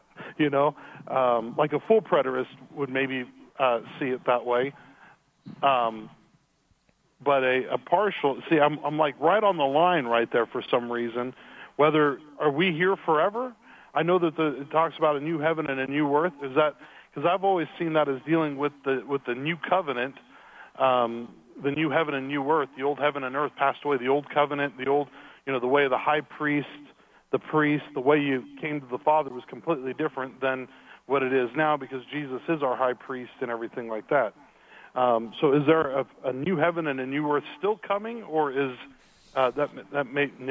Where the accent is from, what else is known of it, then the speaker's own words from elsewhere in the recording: Lakeport, California, United States; Lakeport, up by Clear Lake.